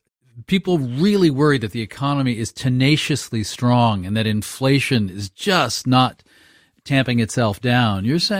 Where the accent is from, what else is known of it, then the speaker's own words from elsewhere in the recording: Maine, United States; I was in my home state of Maine last week